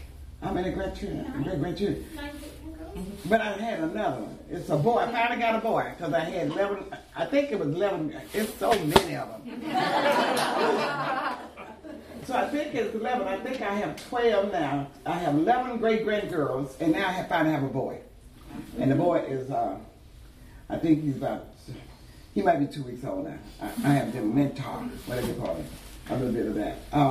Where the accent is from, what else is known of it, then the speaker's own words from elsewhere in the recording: Nashville, Tennessee, United States; Because I'm from Nashville, Tennessee. And my mother and father and my 4 brothers, they was real private people.